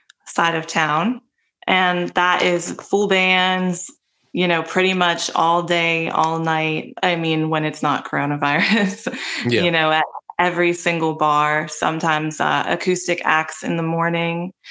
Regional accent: Pittsburgh, Pennsylvania, United States; now in Nashville, United States; I am from Pittsburgh, PA, currently living in Nashville.

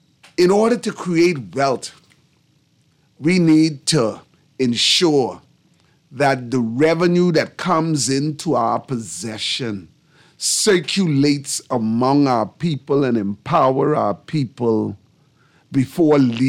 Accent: Bahamas; so she asked me, where are you from? I said, the Bahamas.

